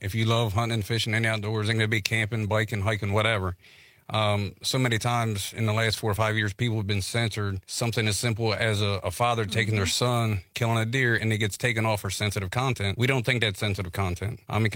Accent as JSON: {"language": "English", "region": "Maryland", "country": "United States", "said": "We're from the South."}